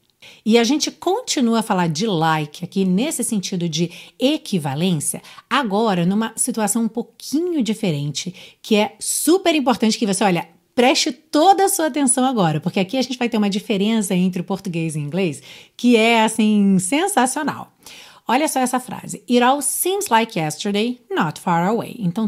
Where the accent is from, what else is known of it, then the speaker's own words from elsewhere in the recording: Rio de Janeiro, Brazil; Sou carioca, todo mundo que mora no Rio de Janeiro já entendeu essa frase, né?